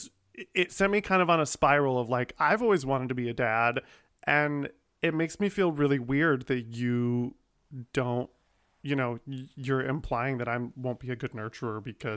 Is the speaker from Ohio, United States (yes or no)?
yes; Ohio, United States; I didn't grow up Mormon, but I grew up very Catholic in Ohio